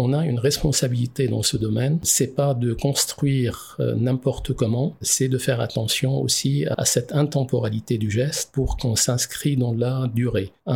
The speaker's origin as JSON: {"language": "French", "country": "Lebanon", "tie": "born or raised there", "second_language": "French", "moved": "yes", "lives_now": "France", "said": "même si on est très francophone au Liban. J'ai appris le français à côté de l'arabe dès la maternelle, j'ai envie de dire."}